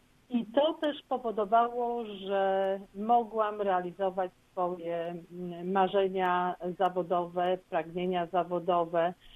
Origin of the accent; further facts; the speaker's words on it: Zielona Góra, Lubusz Voivodeship, Poland; born there; miałam to szczęście, że się urodziłam w Polsce, w Zielonej Górze, miałam wspaniałych rodziców